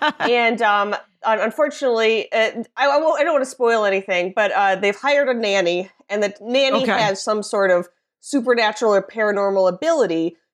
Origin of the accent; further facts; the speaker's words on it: Midwest, United States; like being a Midwesterner, a woman, an American, you know, whatever, a Catholic, you're sort of compelled to be like, everything's fine